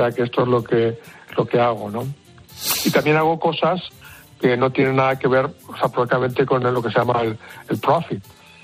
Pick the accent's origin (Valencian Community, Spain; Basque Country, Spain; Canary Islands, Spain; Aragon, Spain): Valencian Community, Spain; yo soy valenciano, mi mujer es gallega